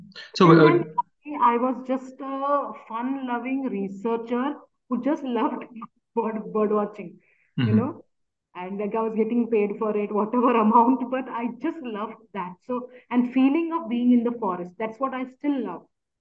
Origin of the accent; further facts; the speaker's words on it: Mumbai, Maharashtra, India; Maybe they connected me with him because I was also from Mumbai.